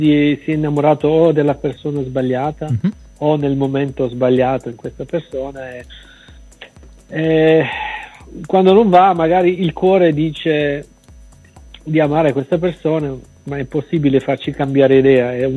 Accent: Zurich, Switzerland; born there; Io sono nato a Zurigo, ho le origini lucane

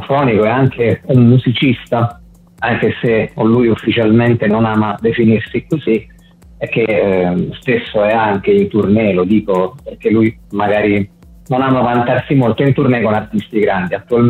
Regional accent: Abruzzo, Italy; Sì, abbiamo girato lungo la costa dei Trabocchi, io sono abruzzese

